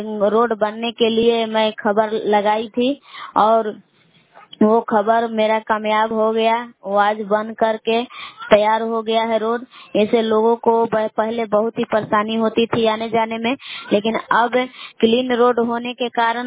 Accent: Belau, Bihar, India; मैं ग्राम बेलाउ जिला कैमूर भभुआ के निवासी हूँ।

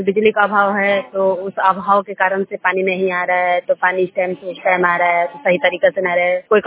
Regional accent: Bihar, India; बिहार से हूँ।

